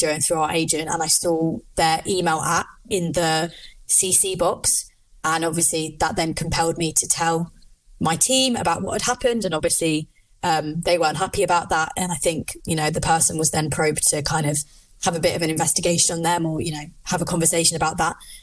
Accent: London, United Kingdom; now in Liverpool, United Kingdom; I live in Liverpool. I'm originally from London

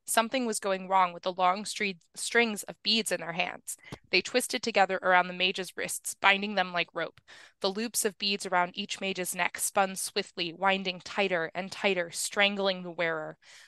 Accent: New Mexico, United States; I grew up in New Mexico where forest fires are a major issue

